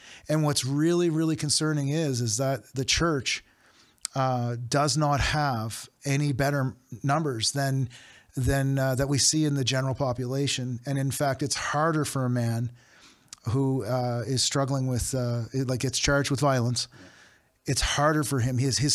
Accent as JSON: {"language": "English", "town": "Halifax", "region": "Nova Scotia", "country": "Canada", "tie": "born or raised there", "said": "I'm a maritimer by heart. I was born and raised in Halifax."}